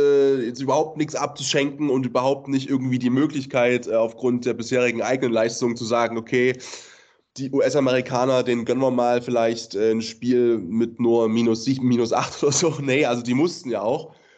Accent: Leipzig, Saxony, Germany; als Leipziger

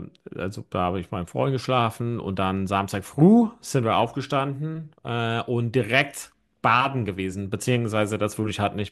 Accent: County Donegal, Ireland; also Hurling gibt es nicht so wirklich in Donegal, wo ich herkomme

